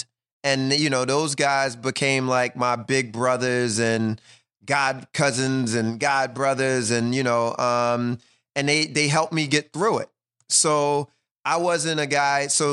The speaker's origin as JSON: {"language": "English", "town": "Philadelphia", "region": "Pennsylvania", "country": "United States", "tie": "born or raised there", "said": "You know, we come from West Philly. In our neighborhood, you went to sleep the gunshots, you know, mm-hmm. regularly. So, you know, it was things growing up that you just had to be tough."}